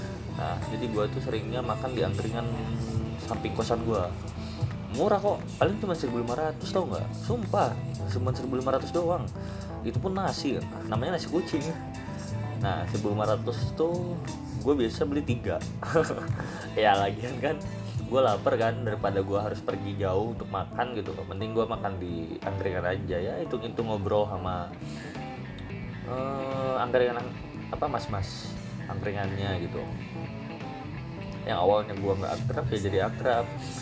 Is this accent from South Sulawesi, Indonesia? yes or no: no; Bandung, West Java, Indonesia; gue asal Bandung, orang tua gue asal Bugis dan ibu gue asal Bandung. Gue lahir di Bandung sih, tapi ya nggak tahu apakah ada keturunan Bugisnya atau enggak.